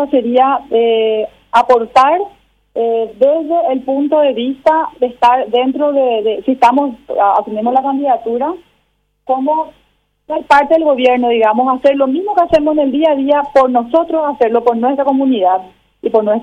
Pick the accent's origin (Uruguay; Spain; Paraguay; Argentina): Paraguay; yo por lo menos como mujer y como paraguaya, como mamá